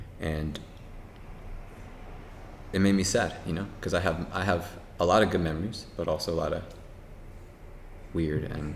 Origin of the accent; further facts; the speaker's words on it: Tarrytown, New York, United States; And I grew up, born and raised in New York, born in White Plains, New York.